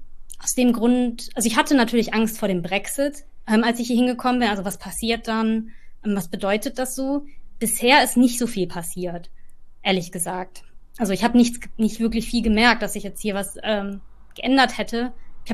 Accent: North Rhine-Westphalia, Germany; Ich komme aber auch aus dem Ruhrgebiet

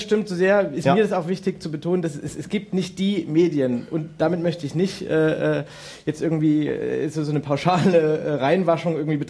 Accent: Dresden, Saxony, Germany; dass man sie als Dresdner vielleicht sogar noch ein bisschen mehr wahrnimmt

